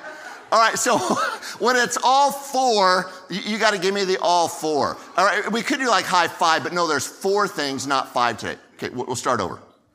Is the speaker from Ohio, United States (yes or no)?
no; California, United States; moved away; And I grew up in California, but now I live in Arkansas.